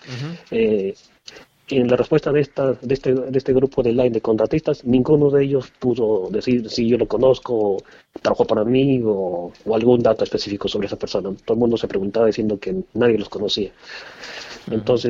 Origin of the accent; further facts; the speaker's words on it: Peru; yo también soy peruano, yo también soy extranjero